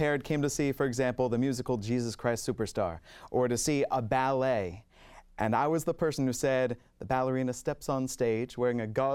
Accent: Washington, District of Columbia, United States; I grew up in the Washington, D.C. area, so the Baltimore Orioles came on the radio.

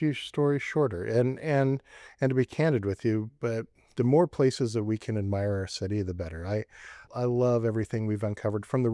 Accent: Colorado Springs, Colorado, United States; also born or lived in Turkey / Philippines / Estherville, Iowa; I'm originally from Colorado Springs, but both of my folks were military, so I kind of grew up all over. I mean, shoot, I grew up between Turkey and the Philippines

